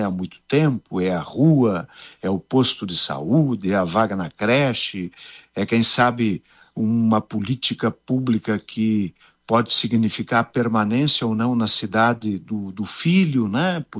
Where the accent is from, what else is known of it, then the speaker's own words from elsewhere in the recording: Marau, Rio Grande do Sul, Brazil; repercutirá no futuro da minha terra, né? Então, tenho certeza que Marau terá uma campanha de alto nível.